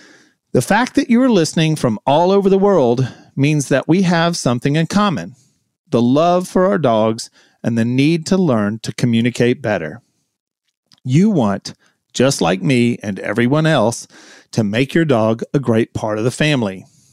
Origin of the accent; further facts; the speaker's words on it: the South, United States; accent: southern; not just because you love my southern accent.